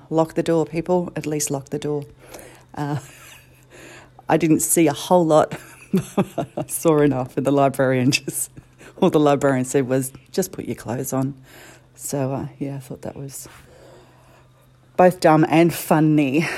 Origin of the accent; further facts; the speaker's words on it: New Zealand; now in Australia; I'm not actually Australian. I've lived here all of my life, but I'm actually from New Zealand.